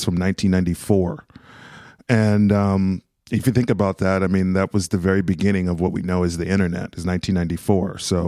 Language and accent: English; Los Angeles, California, United States; also born or lived in Bay Area; I grew up in Los Angeles, but then I went to uni in Santa Barbara